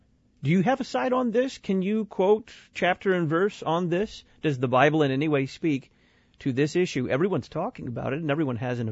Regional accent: Dallas, Texas, United States; Believe me, I come from Dallas, Texas. When I travel home to see the family

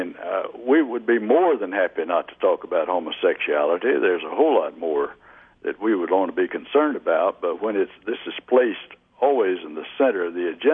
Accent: Georgia, United States; it's kind of reminiscent of growing up in South Georgia.

